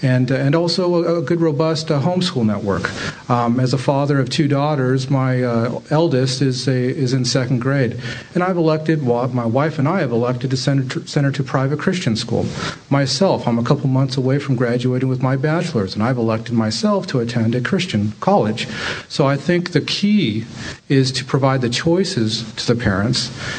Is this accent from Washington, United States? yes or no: yes; Battle Ground, Washington, United States; I mean, I grew up in Battleground from age 6, graduated from the Battleground School District.